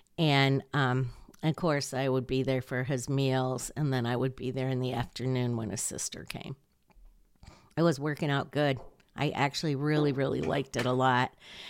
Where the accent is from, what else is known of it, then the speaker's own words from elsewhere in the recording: Michigan, United States; He was actually from Vermont, and I'm from Michigan.